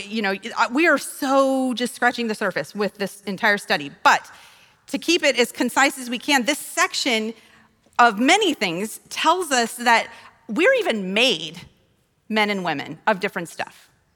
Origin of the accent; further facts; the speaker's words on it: Gillette, Wyoming, United States; When I was growing up in Gillette, Wyoming, and, you know, pretty conservative little Baptist church